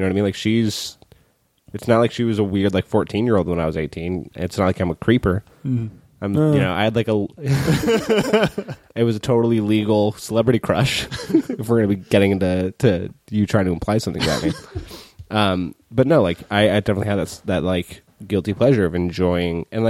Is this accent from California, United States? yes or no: yes; North Hollywood, California, United States; Right, like, but also I'm from NoHo, so like, it was one of those things of, like, oh, we have celebrities in NoHo.